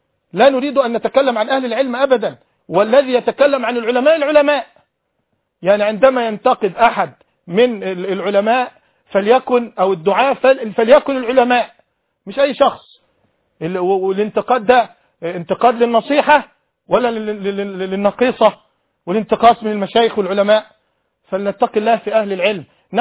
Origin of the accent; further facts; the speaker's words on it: Egypt; أنا رجل مصري, أبي مصري وأمي وجدي والأباء والأبناء